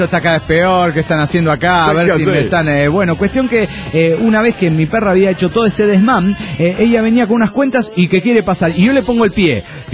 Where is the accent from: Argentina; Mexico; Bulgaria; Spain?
Mexico; first language Zapotec; Spanish is a second language; yo quiero hacer mi aporte en mi lengua madre, el zapoteco.